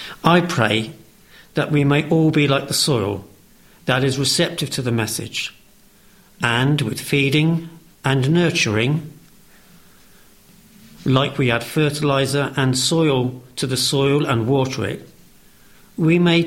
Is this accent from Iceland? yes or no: no; United Kingdom; And we are British, and we do like to moan about the weather, don't we?